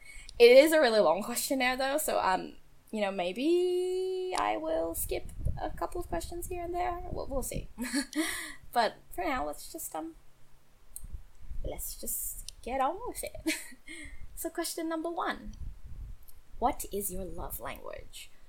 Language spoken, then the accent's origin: English; Australia; I don't know if you can tell by my accent or anything, but I am Australian, and it is hot as all fucking hell in Australia right now.